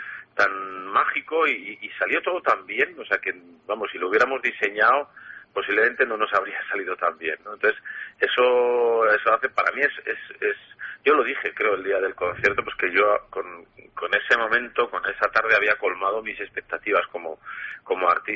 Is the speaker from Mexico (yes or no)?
no; Zubiri, Navarre, Spain; now in Pamplona, Spain; yo llevo ya muchos años viviendo en Pamplona, pero yo nací... Bueno, nací en Pamplona realmente, claro. En la maternidad de Pamplona, sí. Pero mi familia vivía en … Y en Zubiri he vivido muchos años